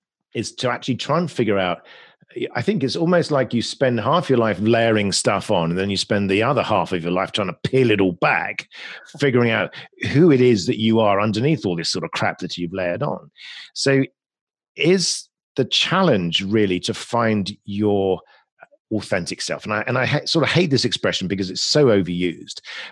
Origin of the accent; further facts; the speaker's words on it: England, United Kingdom; And being English is also another sort of layer of complexity where I can't be rude to you.